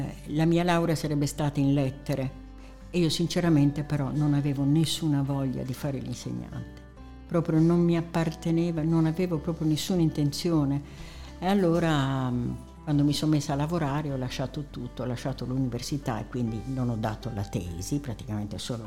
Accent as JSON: {"language": "Italian", "town": "Siurgus Donigala", "region": "Sardinia", "country": "Italy", "tie": "born or raised there", "said": "Ecco, non ho premesso che io vengo da un paese. Il mio paese si chiama Siurgus Donegal."}